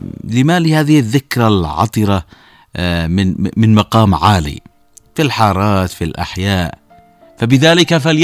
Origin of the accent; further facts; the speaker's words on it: Yemen; النبي ميزنا نحن كشعب يمني في أحاديثه